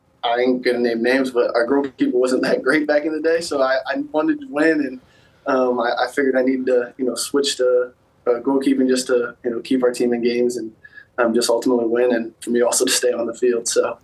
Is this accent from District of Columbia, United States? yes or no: no; St. Louis, Missouri, United States; I'd say St. Louis do well just for my hometown